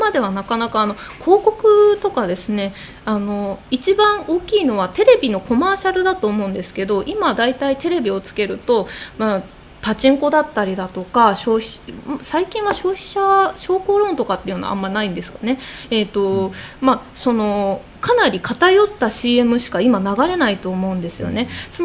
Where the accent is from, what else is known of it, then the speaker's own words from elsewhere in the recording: Tochigi, Japan; 私栃木県出身なんですけど